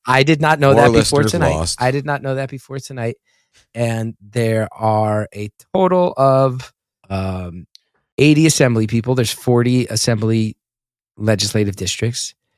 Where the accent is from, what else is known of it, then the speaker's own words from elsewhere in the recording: West Orange, New Jersey, United States; When growing up in West Orange, I just knew it was Donald Payne, because if you lived down the hill, it was Donald Payne.